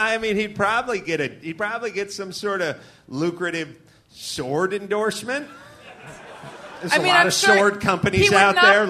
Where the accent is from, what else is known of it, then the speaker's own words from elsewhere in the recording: Los Angeles, California, United States; Everybody, I grew up in North Hollywood.